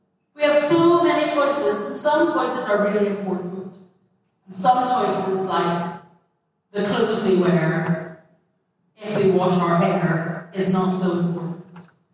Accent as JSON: {"language": "English", "country": "Ireland", "said": "I come from Ireland, I come from the countryside"}